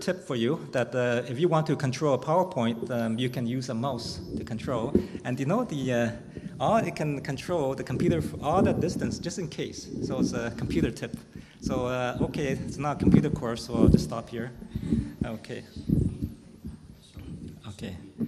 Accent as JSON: {"language": "English", "town": "Montreal", "region": "Quebec", "country": "Canada", "tie": "born there", "also_born_or_lived": "Toronto", "said": "I was born in Montreal. And when we left for Hong Kong, that was my very first time to leave North America."}